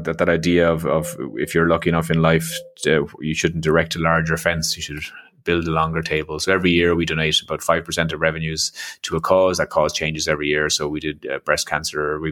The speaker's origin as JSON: {"language": "English", "country": "Ireland"}